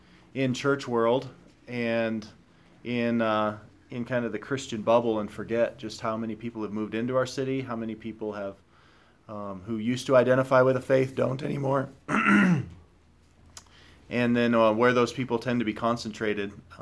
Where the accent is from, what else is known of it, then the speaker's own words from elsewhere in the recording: Rapid City, South Dakota, United States; growing up in Rapid City and just having a heart for this city